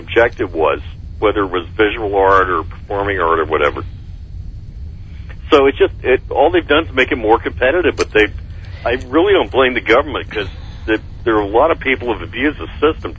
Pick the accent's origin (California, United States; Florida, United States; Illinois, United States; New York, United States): Florida, United States; Key West; And I grew up in Key West.